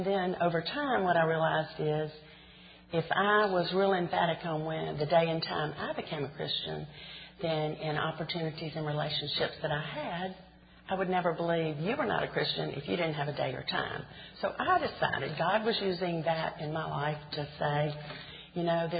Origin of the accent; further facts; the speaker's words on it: Birmingham, Alabama, United States; I'm from Birmingham, and I've always lived here. I went to college, and other than the 4 years that I was away at school, I've been in Birmingham.